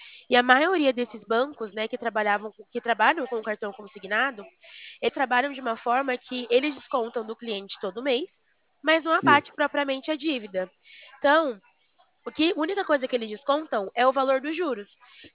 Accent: São Paulo, Brazil; Eu sou do estado de São Paulo, aqui do interior de São Paulo.

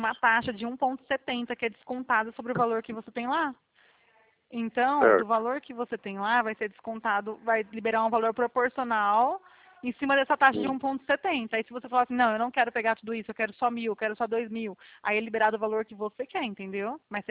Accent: Bebedouro, São Paulo, Brazil; É, interior de São Paulo, perto de Barretos.

